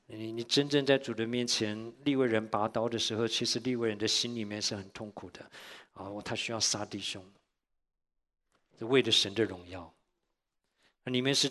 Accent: Shandong, China; 我们山东人的杠子头就是又干又硬的，可是很好吃哈啊。

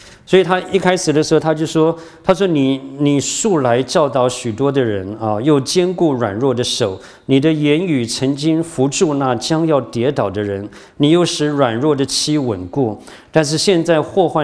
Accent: Shandong, China; 我不晓得是不是咱们山东人个性啊。对不起哈，在座好多山东的学员，对不起，是我这个山东人，不是你们。

